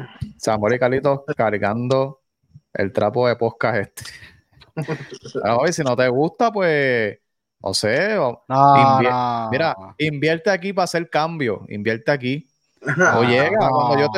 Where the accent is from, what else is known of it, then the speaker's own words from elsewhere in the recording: Puerto Rico; Yo no sé si porque yo soy puertorriqueño, pues lo siento, súper momento